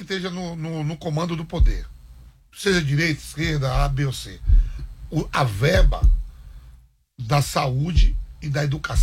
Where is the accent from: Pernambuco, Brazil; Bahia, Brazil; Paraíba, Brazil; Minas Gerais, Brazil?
Bahia, Brazil; born there; Eu nasci num município na Bahia que fica de 28 mil habitantes, onde 15 mil habitantes moram na cidade e 13 mil moram na zona rural. 70 quilômetros de Salvador.